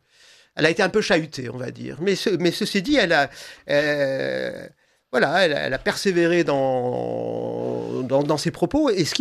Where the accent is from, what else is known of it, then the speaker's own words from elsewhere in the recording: Provence-Alpes-Côte d'Azur, France; Moi, je suis provençal. J'ai grandi en Provence. J'ai passé plein de temps à Saint-Tropez.